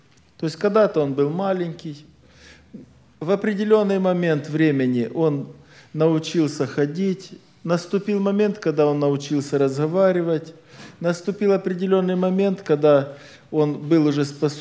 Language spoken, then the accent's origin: Russian; Ukraine; хоть я чрезвычайно уважаю Украину, откуда я родом